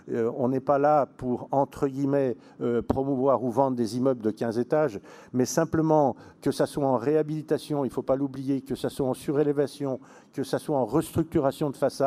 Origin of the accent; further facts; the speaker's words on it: France; Il fallait quand même que moi, en tant que Français, je remercie un petit peu nos amis suisses